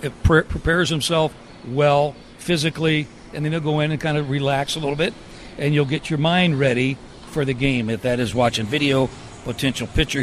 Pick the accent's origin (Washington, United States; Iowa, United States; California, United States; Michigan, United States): California, United States; I grew up in the Bay Area, so I got to go to a lot of Giants games, a lot of A's games.